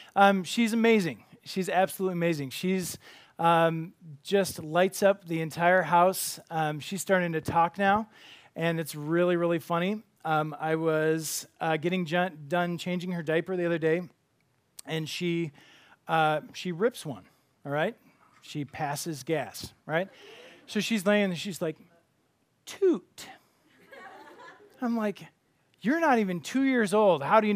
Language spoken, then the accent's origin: English; Grand Forks, North Dakota, United States; born there; also born or lived in Tulsa; I was born in Grand Forks, North Dakota.